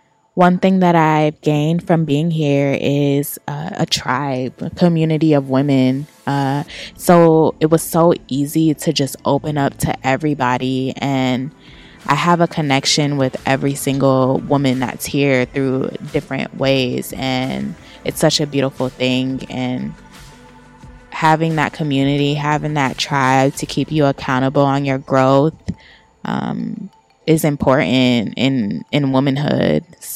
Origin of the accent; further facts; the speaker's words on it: Sacramento, California, United States; I came here from Sacramento, California.